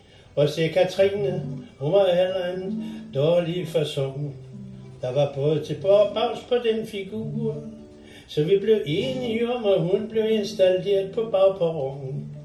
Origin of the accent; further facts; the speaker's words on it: Central Denmark Region, Denmark; fra min barndom ude i Vestjylland, hvor jeg voksede op